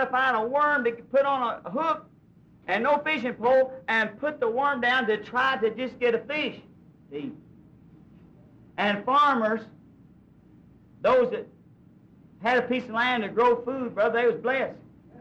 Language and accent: English; the South, United States; I'm from the South.